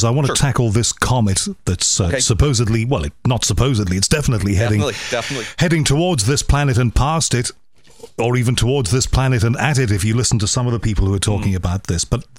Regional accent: Liverpool, North West England, United Kingdom; because I'm from Liverpool

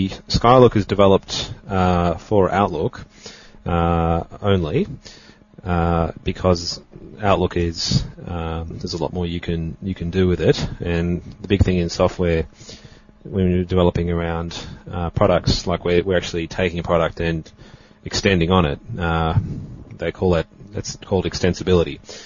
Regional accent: Australia; being an Aussie.

